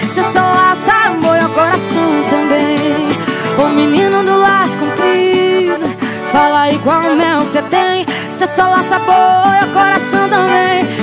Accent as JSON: {"language": "Portuguese", "region": "Mato Grosso do Sul", "country": "Brazil", "said": "Essa música vai pra todos os laçadores do Mato Grosso do Sul, minha terra."}